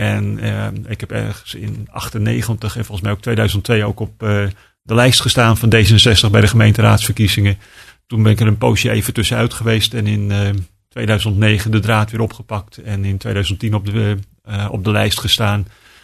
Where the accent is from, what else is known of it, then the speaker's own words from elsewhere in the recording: Oostzaan, North Holland, Netherlands; born there; Nee, ik ben geboren in Ozaan, net boven Amsterdam.